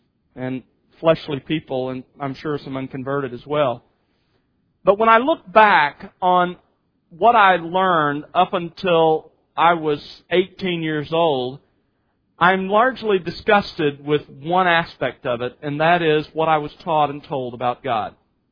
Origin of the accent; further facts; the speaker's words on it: Mobile, Alabama, United States; So I was raised in a Christian home, but I was raised in Mobile, Alabama, and at least where I grew up, there really weren't solid churches.